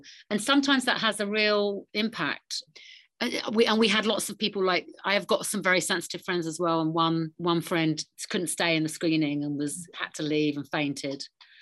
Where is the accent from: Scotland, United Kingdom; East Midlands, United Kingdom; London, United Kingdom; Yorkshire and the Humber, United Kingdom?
London, United Kingdom; The London Film Festival was always a lovely thing for me because it's my hometown